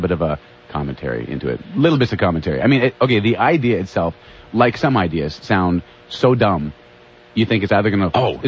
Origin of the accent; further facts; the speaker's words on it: British Columbia, Canada; born there; now in Victoria, Canada; Okay, I was born in BC, born in the middle of BC, and currently live now on the southern tip of BC. I live in Victoria, Vancouver Island.